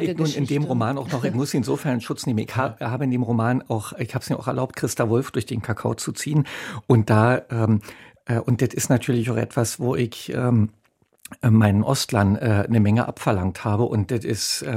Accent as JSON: {"language": "German", "country": "Germany", "said": "ich bin ein Tscheche im Körper eines Deutschen"}